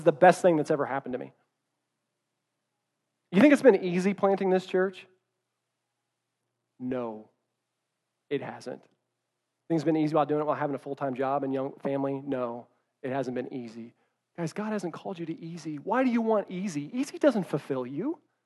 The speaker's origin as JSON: {"language": "English", "town": "Bolivar", "region": "Missouri", "country": "United States", "said": "I'm from Bolivar, and I'm one of those weird people. I love Bolivar. I wanted to live in Bolivar the rest of my life."}